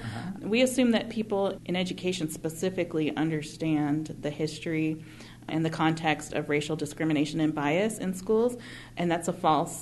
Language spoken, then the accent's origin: English; California, United States; Yeah, so I grew up biracial in Southern California, and I did not have an educator of color until I was in college.